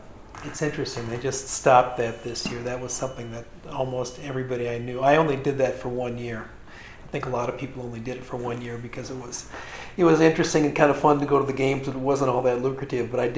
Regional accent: Frederick, Maryland, United States; born there; also born or lived in Madison; No, I was born in Frederick, Maryland.

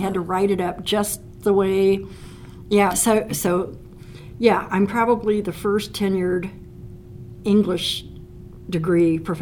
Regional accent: Illinois, United States; also born or lived in Oklahoma / Atlanta; Spent a couple of years in Oklahoma, several years in Atlanta, because my dad was in med school and all that. And then we moved up to Southern Illinois and spent several years up there.

